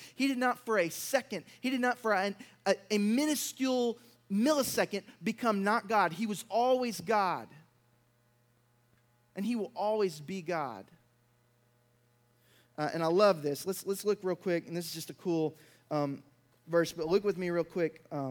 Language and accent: English; Mississippi, United States; I was talking to one of my old pastors, Brother Mickey, church I grew up in Mississippi.